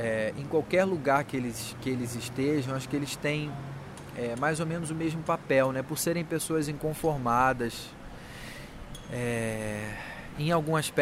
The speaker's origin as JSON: {"language": "Portuguese", "region": "Rio de Janeiro", "country": "Brazil", "moved": "as an adult", "lives_now": "São Paulo, Brazil", "said": "Sou do Rio. Vim para cá 8 anos atrás morrendo de medo dessa cidade grande, sem praia, pensando o que será de mim ali."}